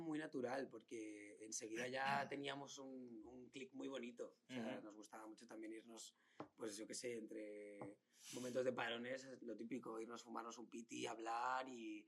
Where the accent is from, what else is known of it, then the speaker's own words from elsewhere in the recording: Madrid, Community of Madrid, Spain; Yo soy de Madrid, pero tengo nacionalidad británica también.